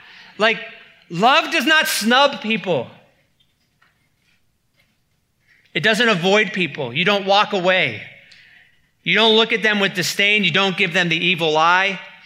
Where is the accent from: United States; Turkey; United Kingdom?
United States; Midwest; I'm from the Midwest. It was called Minnesota nice.